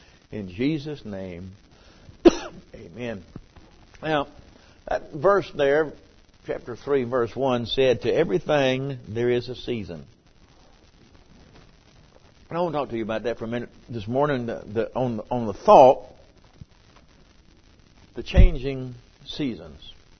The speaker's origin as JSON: {"language": "English", "town": "Marion", "region": "North Carolina", "country": "United States", "tie": "born or raised there", "said": "we went out on the backside of Marion, North Carolina, where I was raised on Tunnel Ridge. And they don't call it Tunnel Ridge anymore."}